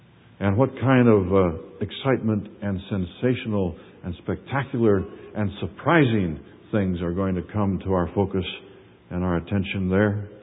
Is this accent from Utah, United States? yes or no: no; California, United States; I'm from California. I don't know that.